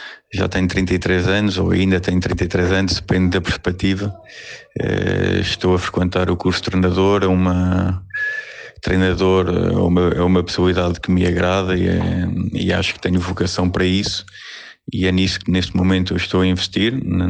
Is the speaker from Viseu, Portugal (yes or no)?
yes; Lamego, Viseu, Portugal; now in Estoril, Portugal; Eu antes sou natural do Lamego, quando cheguei ao Estoril, o Estoril não me dizia nada